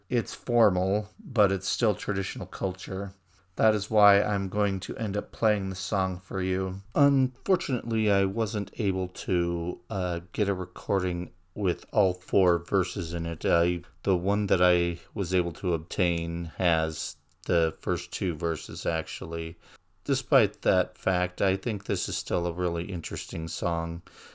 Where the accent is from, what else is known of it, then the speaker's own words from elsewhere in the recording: California, United States; because I'm from California and there is a state song of California as well